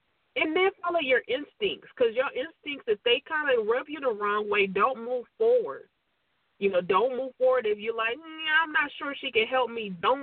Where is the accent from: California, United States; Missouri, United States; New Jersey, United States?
California, United States; Compton; Yeah. I'm from Compton, California, and that's always interesting to people because, you know